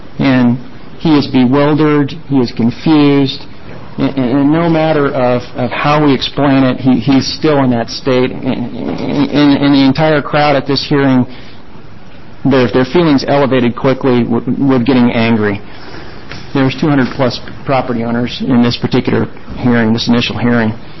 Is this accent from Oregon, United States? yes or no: yes; Portland, Oregon, United States; now in Hermiston, United States; You know, I grew up in the Portland area, and I moved to Hermiston when I was 25